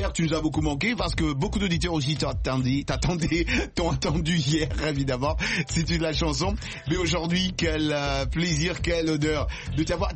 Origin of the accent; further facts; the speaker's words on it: Dimbelenge, Kasaï-Central, DR Congo; Moi aussi, je suis de Dimbelenge.